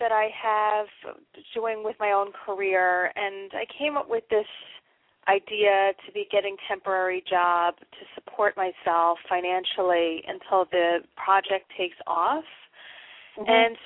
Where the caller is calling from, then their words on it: Miami, Florida, United States; Hi, from Miami.